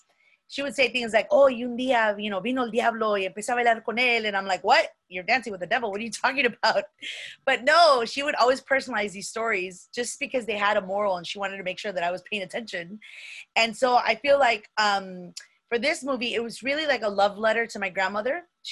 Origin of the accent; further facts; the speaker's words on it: Chicago, Illinois, United States; I'm from the South Side. I'm from back of the yards. So I'm really from Chicago. I'm not from a suburb. I'm from South Side.